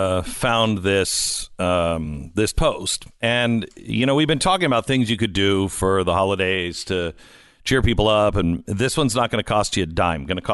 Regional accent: Bellingham, Washington, United States; I grew up just outside of Bellingham, Washington, and I had a pen pal

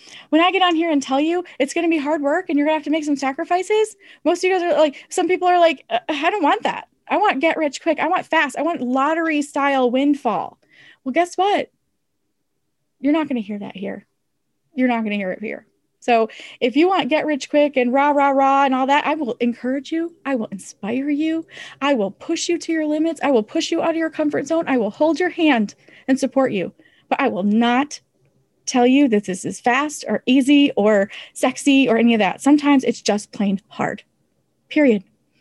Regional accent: Midwest, United States; accent: Midwest; I have an accent. Did you guys know that? I have an accent. I have a Midwest accent, I think.

